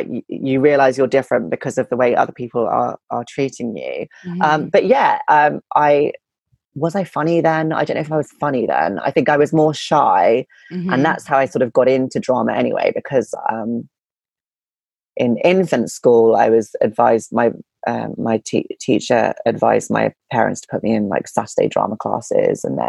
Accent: Chiswick, London, United Kingdom; So I was born in Chiswick in London.

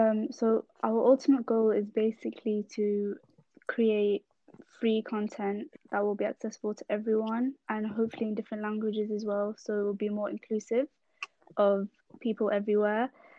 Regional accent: England, United Kingdom; I'm also a university student and I was born and raised in England.

